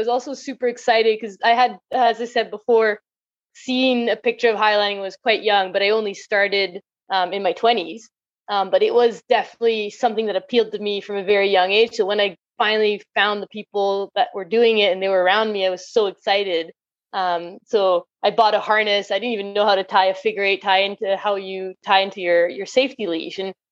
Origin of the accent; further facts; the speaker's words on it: Nelson, British Columbia, Canada; I grew up in Nelson, BC, a small town in Canada, in BC.